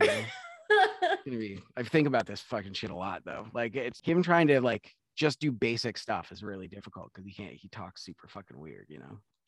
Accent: Ann Arbor, Michigan, United States; I grew up in Ann Arbor, Michigan, which is like a little college town.

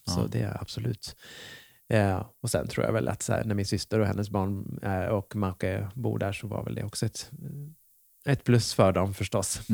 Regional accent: Nacka, Stockholm County, Sweden; Jag är från Stockholm. Okay. Uppvuxen i en ort som heter Ormé som ligger i Nacka kommun, så nära förort i Stockholm.

